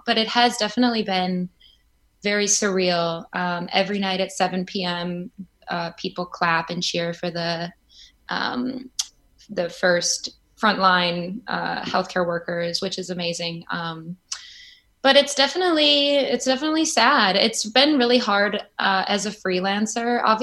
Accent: Chicago, Illinois, United States; now in New York, United States; And I'm from Chicago. It's obviously a state thing in the US.

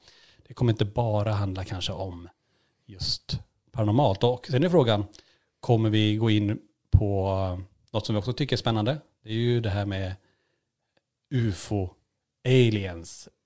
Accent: Kiruna, Norrbotten County, Sweden; born there; Vi är ju född i Kiruna. Längst upp i Norrland.

